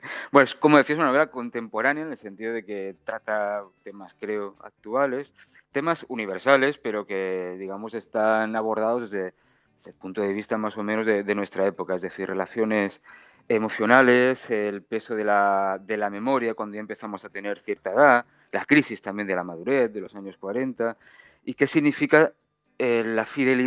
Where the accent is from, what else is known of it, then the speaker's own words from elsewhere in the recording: Badalona, Catalonia, Spain; Es una ciudad grande que está pegada justo a Barcelona. Es como ser de Barcelona, prácticamente.